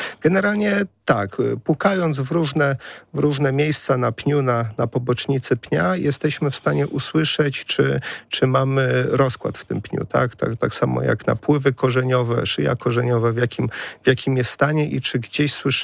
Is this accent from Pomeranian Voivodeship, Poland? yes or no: yes; Pomeranian Voivodeship, Poland; Pochodzę z Pomorza i troszeczkę mi tutaj w Wielkopolsce brakuje tych buczyn pomorskich.